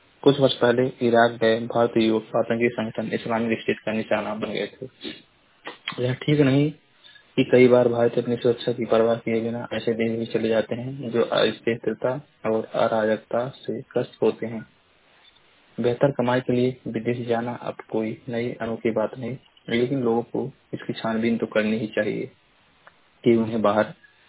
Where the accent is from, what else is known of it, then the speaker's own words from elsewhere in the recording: Maharajganj, Uttar Pradesh, India; मैं जिला महाराजगंज का निवासी हूँ।